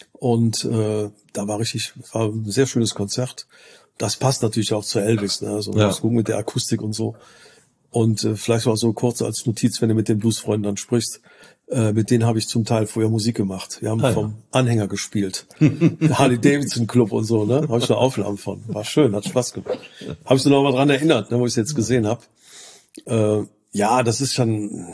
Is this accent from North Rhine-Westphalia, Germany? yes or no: yes; North Rhine-Westphalia, Germany; now in Neuwied, Germany; Ich komme eigentlich vom Niederrhein, da Richtung niederländische Grenze. Also, sag ich mal, Mönchengladbach